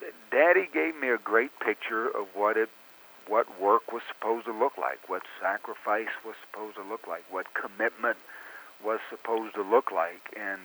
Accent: Texas, United States; Now, as a player, I've grown up in Eufaula, which was at Fort Worth, Dallas metropolitan area. We grew up on Dallas Cowboy football

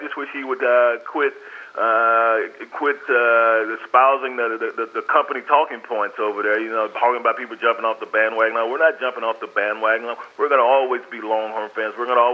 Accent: Lubbock, Texas, United States; They go to my hometown of Lubbock.

